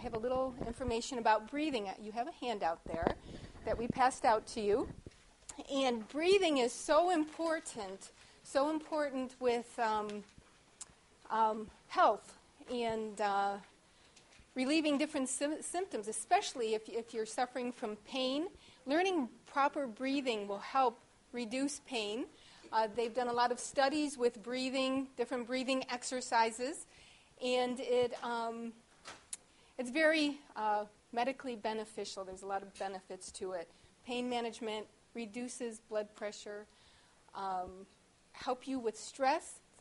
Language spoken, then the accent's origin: English; New York, United States; I'm from New York State.